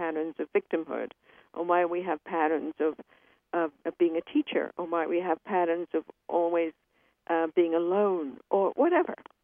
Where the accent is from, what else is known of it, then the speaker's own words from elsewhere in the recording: England, United Kingdom; because I grew up in England, we've always been involved in the metaphysical.